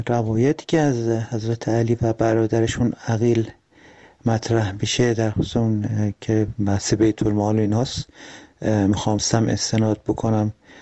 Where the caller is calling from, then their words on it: Tehran, Tehran Province, Iran; از تهران هستم، درود بر شما